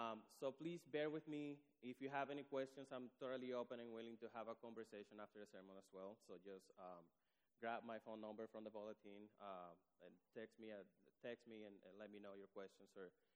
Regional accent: Dominican Republic; I grew up in the Dominican. It's always hot in there. Spoiled little Dominican.

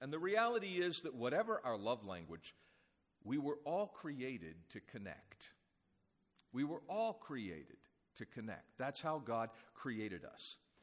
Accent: Washington, United States; moved away as an adult; I had somehow ended up in Canada, in Alberta, at the college there, even though I was from Northwest Washington State, but I ended up in Canada

